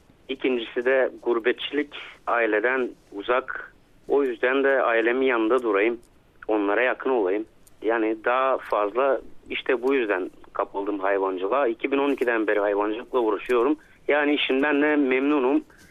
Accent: Burgas Province, Bulgaria; Ben Çiftlik Mahalle Köyü'ndenim.

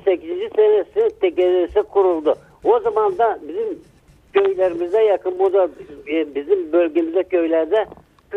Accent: Bulgaria; Balkan Yarımadası'nda biz Bulgaristan, hele bilhassa Bulgaristan en uzak okyanuslara.

